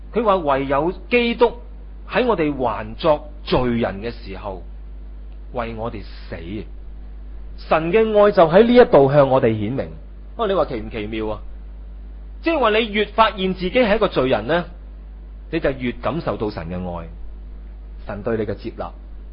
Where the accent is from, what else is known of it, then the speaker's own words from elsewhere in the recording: China; 你說我們中國人說在家就靠父母嘛，出外就靠朋友。